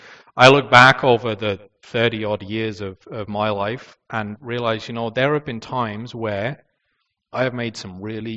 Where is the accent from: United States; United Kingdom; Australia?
United Kingdom; England; When I was growing up in England, I grew up in an assembly very much like this.